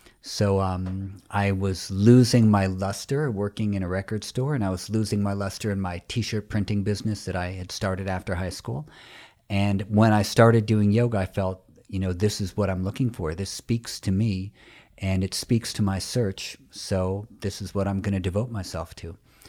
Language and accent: English; New York City, New York, United States; I'm from New York City, so the chaos of India was not shocking or disturbing to me. It was just different. But I'm used to chaos. And New York in the 1970s and 80s was not a safe place to grow up.